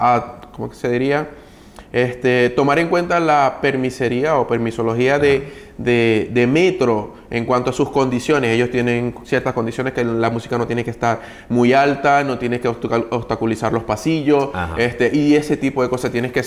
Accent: Venezuela; soy venezolano

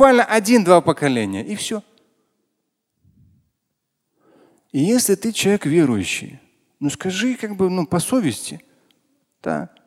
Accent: Russia; я россиянин. Я не могу что-то против России делать, это мое родное государство.

